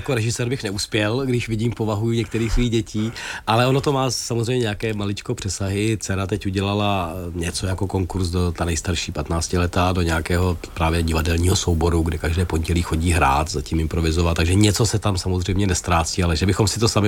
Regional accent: Dačice, South Bohemian Region, Czechia; jako my jsme oba vlastně vyrůstali jsme s ženou v Dačicích, jako té malé městečko

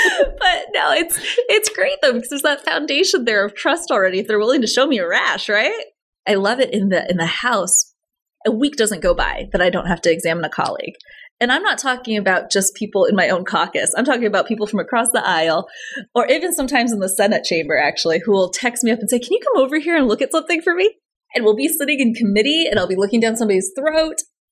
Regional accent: Fort Dodge, Iowa, United States; as I would in my hometown of Fort Dodge. People in Fort Dodge understand the story

